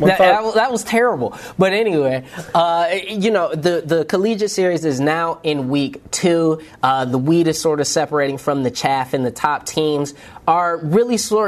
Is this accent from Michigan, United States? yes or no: yes; Detroit, Michigan, United States; a massive tournament for the Smash community that took place in my hometown of Detroit.